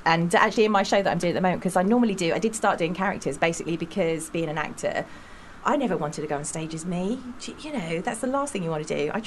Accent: Eltham, London, United Kingdom; I'm from a very working-class background and a council estate in said Eltham.

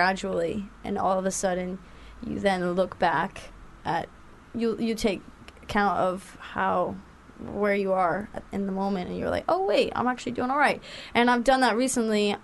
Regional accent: North Carolina, United States; also born or lived in Latvia; from Latvia, where I spent my high school years, which is where I'm not from. I'm from North Carolina the United States of America.

